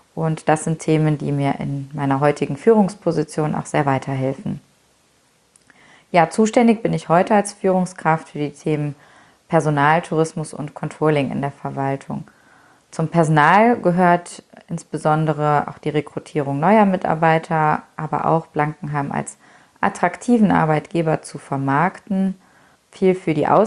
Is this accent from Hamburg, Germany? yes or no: no; North Rhine-Westphalia, Germany; Ich bin ein Kind der Eifel, ich bin hier aufgewachsen und ich lebe sehr gerne hier. 2010 habe ich daher entschieden, zur Gemeinde Blankenheim zu wechseln und damit auch den Schritt zurück in die Eifel vorzunehmen.